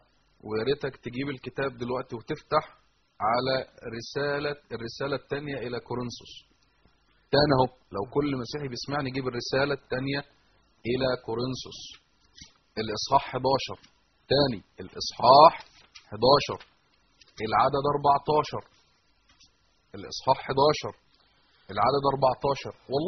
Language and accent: Arabic; Alexandria Governorate, Egypt; انا اسكندراني وبحيري، وتحياتي الاهل بحيره واهل قريه الحيوة محله نصر جميعا